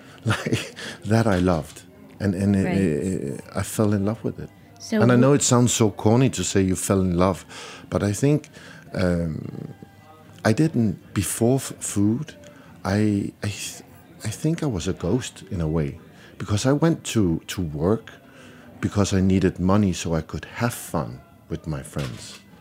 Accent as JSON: {"language": "English", "country": "Denmark", "tie": "born or raised there", "also_born_or_lived": "London / Paris / Sweden"}